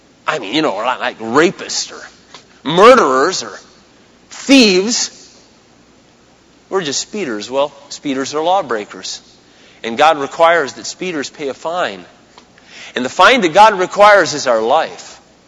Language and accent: English; Minnesota, United States; "Yes, sir, I'm from Minnesota."